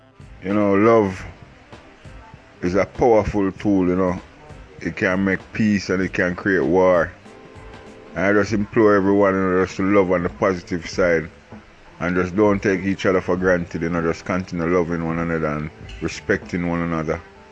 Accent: Jamaica; I'm from Jamaica.

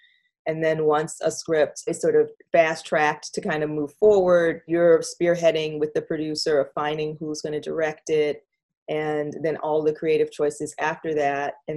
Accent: Atlanta, Georgia, United States; Well, yeah, I grew up in Atlanta, Georgia. Didn't know anybody who worked in the film business.

